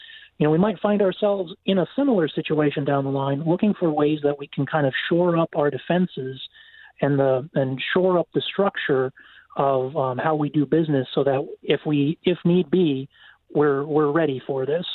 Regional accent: West Salem, Wisconsin, United States; I'm from West Salem, Wisconsin. Been on the village board here for 5 years.

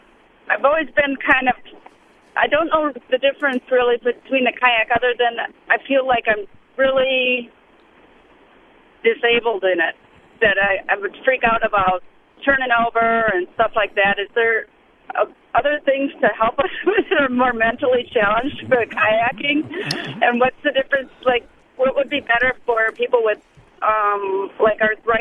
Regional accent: Madison, Wisconsin, United States; Actually, I'm from Madison.

